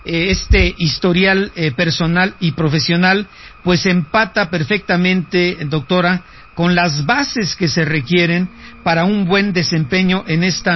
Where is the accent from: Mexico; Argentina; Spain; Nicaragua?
Mexico